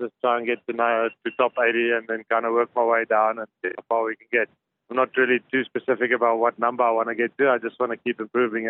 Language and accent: English; Pretoria, Gauteng, South Africa; obviously growing up in Pretoria, not the other cities